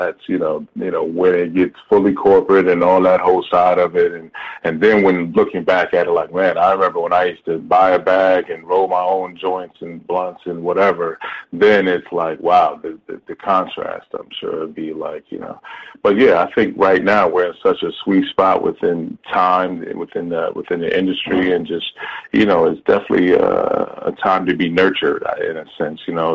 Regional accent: New York, United States; I'm from New York, you know, I love NY till

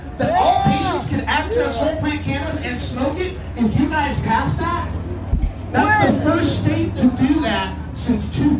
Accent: Idaho, United States; born there; my home state, I was born in Idaho, and then Idaho vetoed CBD.

